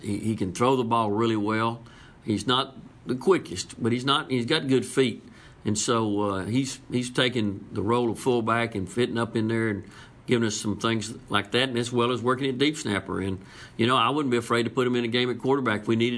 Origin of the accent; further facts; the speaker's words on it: Beeville, Texas, United States; born there; I was born in August 67 years ago, and I'm pretty sure in Beeville, Texas, it was 106 that day, you know.